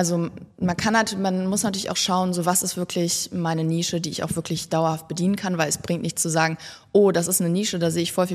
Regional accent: Düsseldorf, North Rhine-Westphalia, Germany; Genau, ich bin aus Düsseldorf und 27

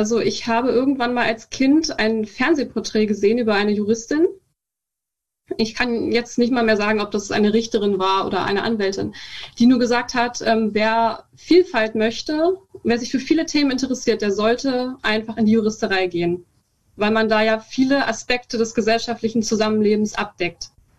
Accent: Brandenburg, Germany; also born or lived in Berlin; Ich bin bald 19. Das ist kein Problem. Ich wurde in Berlin geboren, bin aber in der Prignitz aufgewachsen. Also ich habe da meine ganze Kindheit verbracht. Wer das nicht kennt, das ist ein Landkreis im Nordwesten Brandenburgs, also an der Elbe quasi einfach.

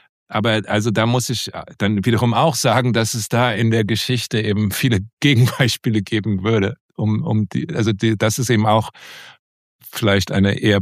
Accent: United States; Also das mir vielleicht als Amerikaner fällt mir das vielleicht besonders auf, aber oft, wenn ich nach Deutschland komme, bin ich wirklich erstaunt über den enormen Pessimismus.

